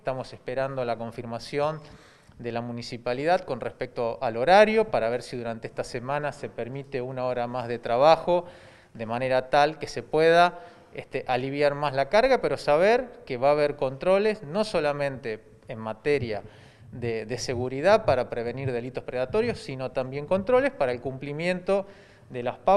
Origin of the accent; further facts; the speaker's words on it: Santa Fe, Argentina; lo que hemos logrado como santafesinas y santafesinos hasta este momento